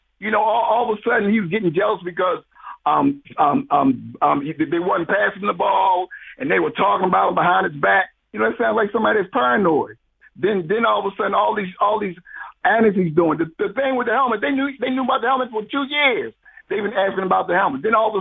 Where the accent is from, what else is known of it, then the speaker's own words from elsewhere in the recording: Baltimore, Maryland, United States; Hey, yeah, first time calling. Yeah, I'm from Baltimore, so you graduated from University of Maryland.